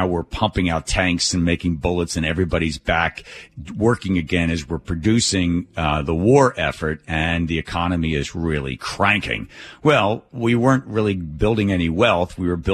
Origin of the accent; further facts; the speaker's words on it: Philadelphia, Pennsylvania, United States; also born or lived in New York / New Jersey; now in Seattle, United States; I grew up in Philadelphia, lived in New York and stuff in New Jersey.